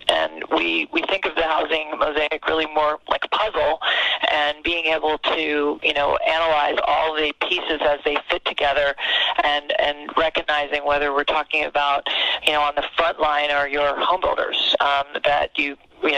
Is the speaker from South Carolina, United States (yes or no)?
no; New York, United States; now in Cleveland, United States; And being a New Yorker and meeting a Clevelander, I fell in love with my husband, and he wanted to raise his family in the Cleveland area where his parents were and his siblings.